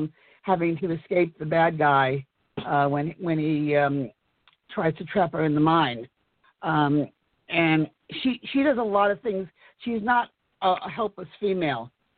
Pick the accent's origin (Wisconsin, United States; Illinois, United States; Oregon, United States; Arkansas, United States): Illinois, United States; Chicago; I am from Chicago, the Windy City.